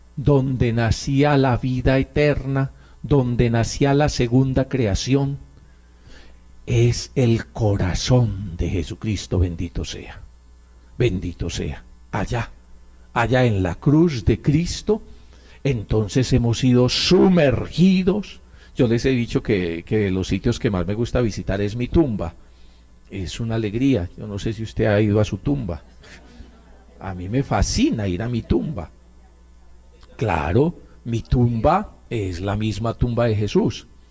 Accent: Antioquia, Colombia; born there; nací en un hermoso pueblo de aquí en Medellín. Es una belleza, en medio de estas montañas.

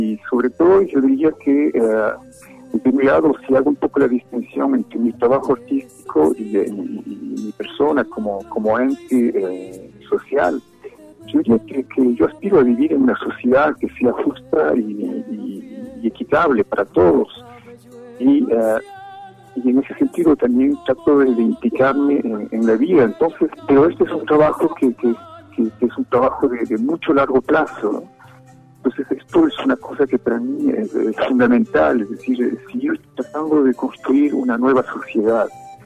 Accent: Ecuador; now in Canada; utilizar la manera en que vivía en mi país, en Ecuador, donde mis relaciones familiares eran muy fraternas, eran muy cercanas.

